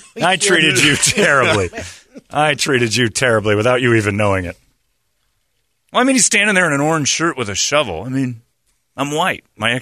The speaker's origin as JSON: {"language": "English", "town": "Cleveland", "region": "Ohio", "country": "United States", "said": "I'm from Cleveland."}